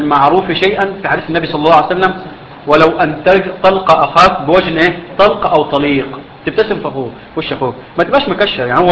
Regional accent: Egypt; يعني عندنا في مصر في سنه من السنوات مش فاكر كانت 2000 ولا امتى

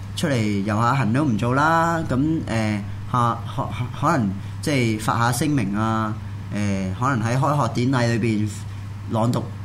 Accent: Hong Kong; 咁居然我哋香港人咧係會黐線到咧

